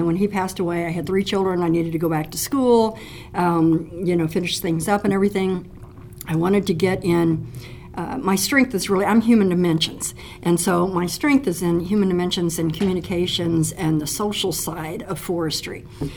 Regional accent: Illinois, United States; also born or lived in Oklahoma / Atlanta; Spent a couple of years in Oklahoma, several years in Atlanta, because my dad was in med school and all that. And then we moved up to Southern Illinois and spent several years up there.

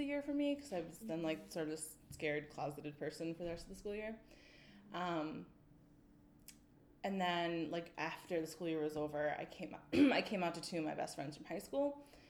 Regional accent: Portage, Wisconsin, United States; So I'm originally from Portage, Wisconsin, so not too far away. Being from a small town, my number one desire was to get out of a small town.

